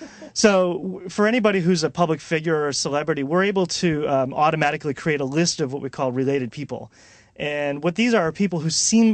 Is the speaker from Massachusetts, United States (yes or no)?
yes; Boston, Massachusetts, United States; now in Seattle, United States; I'm from Boston, so I tend to get a little wistful about Boston.